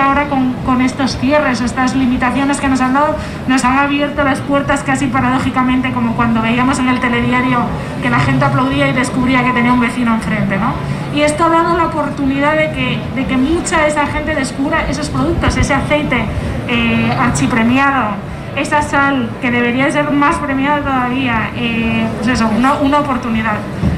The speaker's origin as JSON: {"language": "Spanish", "region": "Canary Islands", "country": "Spain", "said": "como sabemos como españoles, sacarles el lado positivo"}